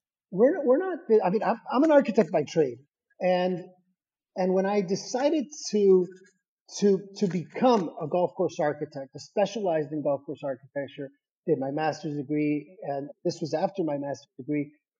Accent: Tijuana, Baja California, Mexico; I grew up, born and raised in Tijuana, Mexico. So I grew up at the Campestre Country Club, which has a history of its own.

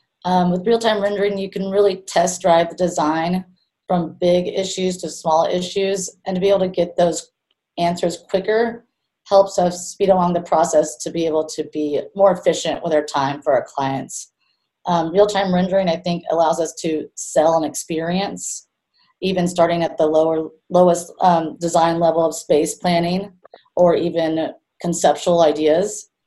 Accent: Houston, Texas, United States; I'm from Houston, and I moved back home after college and got a job at another firm working with them for 9 years.

